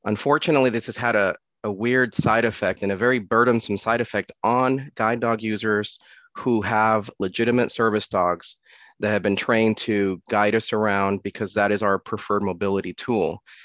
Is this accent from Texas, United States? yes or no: yes; Houston, Texas, United States; I'm from Houston, Texas.